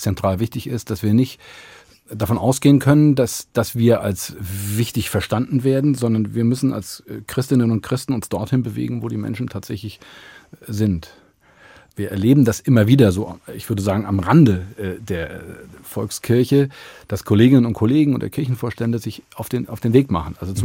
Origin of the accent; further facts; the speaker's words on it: Idstein, Hesse, Germany; bin dann ja groß geworden in Idstein.